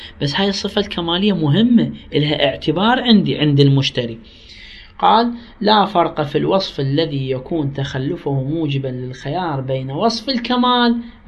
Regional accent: Iraq; هسه احنا عندنا في العراق القماش الأخضر

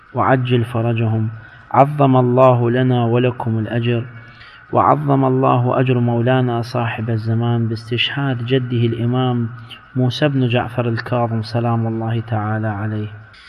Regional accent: Iraq; احنا عندنا في العراق

